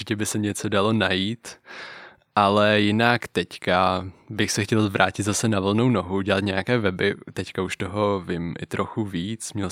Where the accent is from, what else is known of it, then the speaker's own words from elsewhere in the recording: Jindřichův Hradec, South Bohemian Region, Czechia; Nejsem z Prahy, jsem z Jindřichova Hradce.